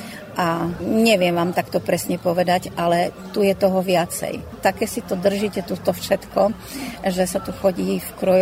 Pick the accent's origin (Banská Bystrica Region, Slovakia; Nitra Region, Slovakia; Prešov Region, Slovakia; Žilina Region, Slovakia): Banská Bystrica Region, Slovakia; Napríklad ja pochádzam z Horehronia, to je tá časť Banská Bystrica, Brezno a Hore.